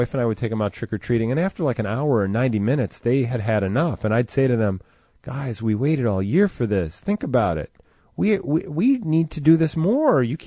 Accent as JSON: {"language": "English", "town": "Oak Forest", "region": "Illinois", "country": "United States", "tie": "born or raised there", "lives_now": "Evanston, United States", "said": "where I grew up in Oak Forest, we had a 4th of July parade every year. Actually, they do where I live now in Evanston, too."}